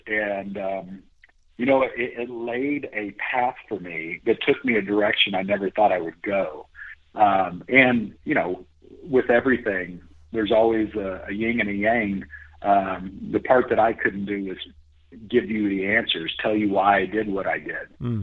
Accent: Kansas City, Missouri, United States; And I grew up in Kansas City and very blue collar, very, you know, I don't want to say a Catholic oriented city, but it is, and never had to defend myself much.

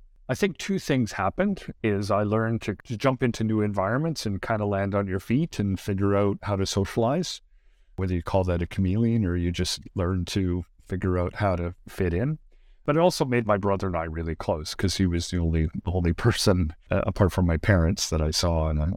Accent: Black Diamond, Alberta, Canada; also born or lived in Calgary; But shortly thereafter, we moved to Black Diamond, south of Calgary.

